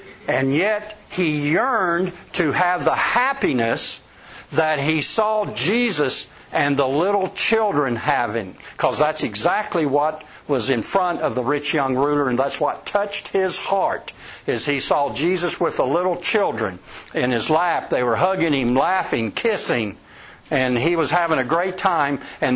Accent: El Paso, Texas, United States; when I grew up in El Paso Church, when I grew up, we were taught

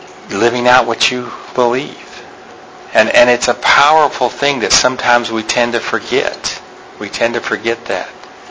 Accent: Andrews, United States; Growing up in Andrews, they always would say, are you related to Desmond Doss? Because

